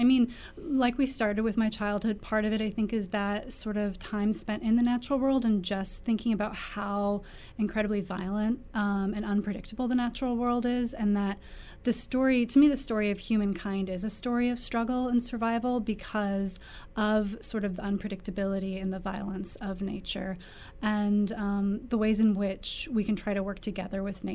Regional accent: Kearney, Nebraska, United States; So, like you mentioned, I grew up outside of Kearney. We were up north on an acreage and we lived by a creek.

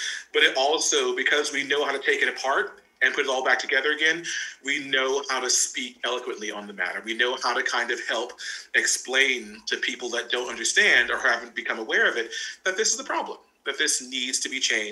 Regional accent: United States; Whenever I work in Europe, I'm the American.

